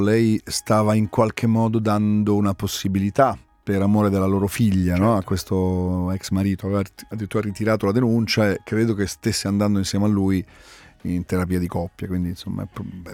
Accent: Campania, Italy; Io però lì da campano tiro fuori, pensa, l'autoritario che è in me

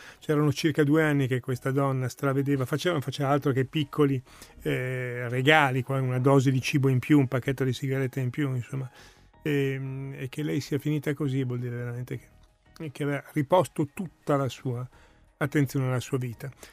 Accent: Uppsala, Uppsala County, Sweden; ma siccome sono di Uppsala, se io ci immagino la dieresi. Uppsala, la quarta città della Svezia.

